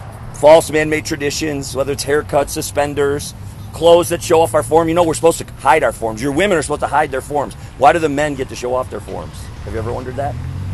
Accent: Wisconsin, United States; We're originally from central Wisconsin. We have a small homestead in central Missouri.

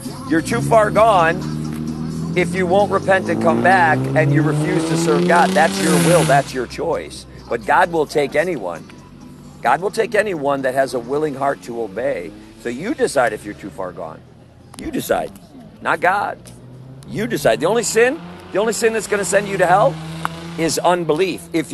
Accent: Wisconsin, United States; also born or lived in Missouri; Originally from central Wisconsin, and then we kind of relocated to central Missouri. Then we sold everything, and now we just go all over the country. And we just live in our van.

